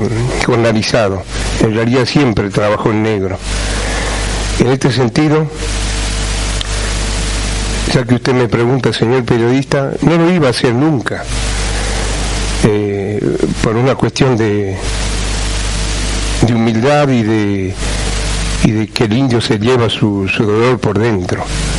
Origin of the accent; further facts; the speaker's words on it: Curuzú Cuatiá, Corrientes, Argentina; Nunca más que se mienta y se engañe a mi pueblo de Curuzú.